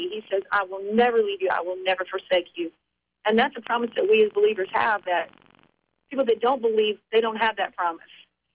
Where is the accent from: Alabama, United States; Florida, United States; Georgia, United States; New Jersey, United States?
Florida, United States; from right here in my hometown in Central Florida.